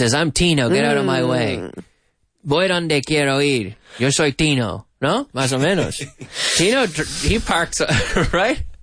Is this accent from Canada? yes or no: yes; Nova Scotia, Canada; I'm from Nova Scotia on the East Coast, as you know.